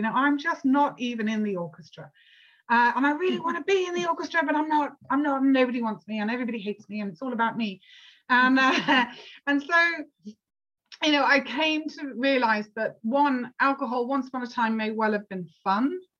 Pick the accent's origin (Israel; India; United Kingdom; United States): United Kingdom; I'm sure you realize I'm not American. I'm actually from Saudi Arabia, I joke. But I'm actually from the UK